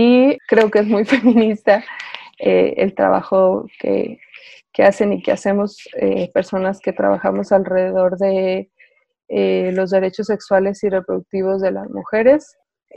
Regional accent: Aguascalientes, Mexico; Pues yo soy originaria de Aguascalientes

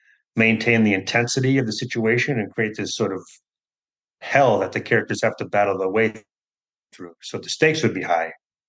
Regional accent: Grand Rapids, Michigan, United States; moved away as an adult; And Detroit is because I grew up in Michigan. I lived there till I was 18, and I've always been a big Detroit.

